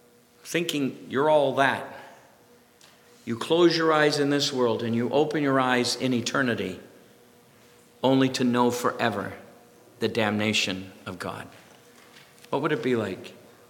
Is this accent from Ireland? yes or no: yes; Ireland; Maybe it's because I'm Irish, I don't know.